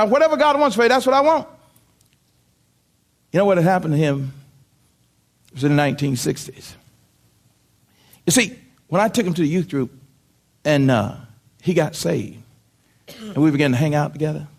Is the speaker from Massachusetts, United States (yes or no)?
no; Kissimmee, Florida, United States; born there; I was born in Kissimmee, Florida. Kissimmee, Florida was segregated when I was born down there.